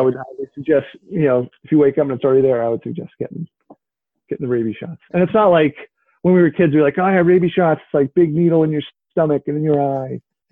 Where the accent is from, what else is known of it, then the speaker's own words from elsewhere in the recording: Massachusetts, United States; even growing up near Boston, like, in the 80s, it never felt like there was a lot of Boston things.